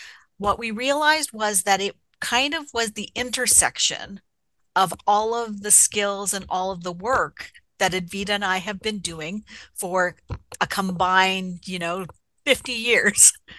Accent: Toronto, Ontario, Canada; from Toronto, Canada.

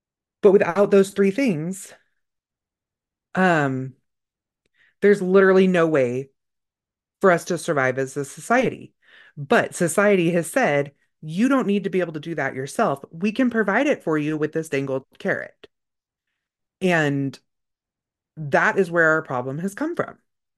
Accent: California, United States; I grew up in Northern California. It was hippies. When I moved to Idaho, people were like, oh no, we don't call them hippies here.

